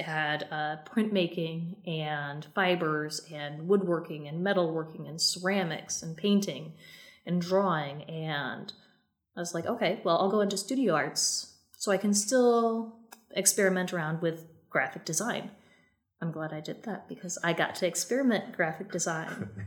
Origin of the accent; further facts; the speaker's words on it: Winterset, Iowa, United States; I grew up in Winterset, Iowa, small town, really beautiful town.